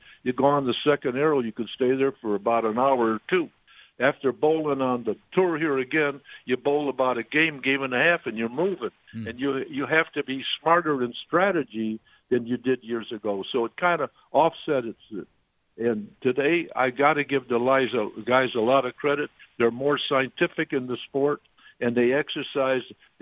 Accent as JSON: {"language": "English", "region": "Illinois", "country": "United States", "said": "not Illinois only, because I'm from Illinois."}